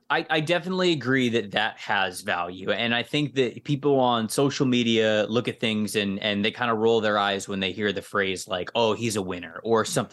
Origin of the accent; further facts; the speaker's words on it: Florida, United States; I'm from the Tampa Bay area, and I believe 2017 was my first season there. And I watched, even just as a native of the area, I watched some bad Buccaneers teams for a long, long time